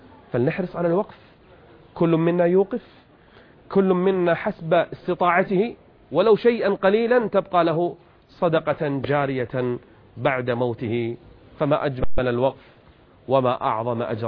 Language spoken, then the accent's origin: Arabic; Qatar; عندنا في قطر نفس الشيء